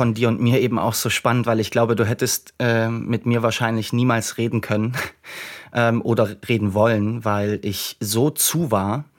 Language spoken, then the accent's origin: German; Saxony, Germany; da wo ich herkomme, ich bin in dem Raum Dresden groß geworden.